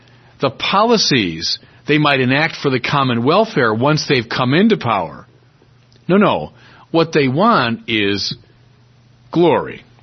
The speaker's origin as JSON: {"language": "English", "town": "Chicago", "region": "Illinois", "country": "United States", "said": "I'm a Chicagoan. That's a good Chicago sort of adage"}